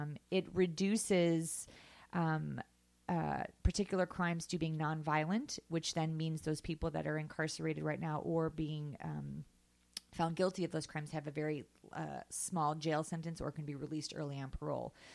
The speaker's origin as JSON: {"language": "English", "region": "California", "country": "United States", "said": "But now as a Californian, it's time to start paying attention to, our local campaigns. And we have a lot of people, running for different positions here in California."}